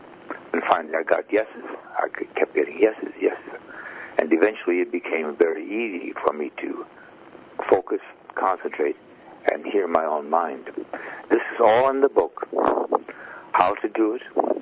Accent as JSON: {"language": "English", "town": "Chicago", "region": "Illinois", "country": "United States", "moved": "yes", "lives_now": "California, United States", "said": "I came from a dysfunctional family, and so I had issues. And as I grew up, I migrated over to from Chicago over to California."}